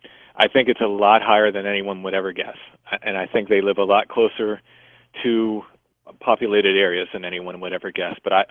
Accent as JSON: {"language": "English", "region": "Maryland", "country": "United States", "tie": "born or raised there", "said": "I grew up in Maryland, so I think next I'm going to hit Maryland."}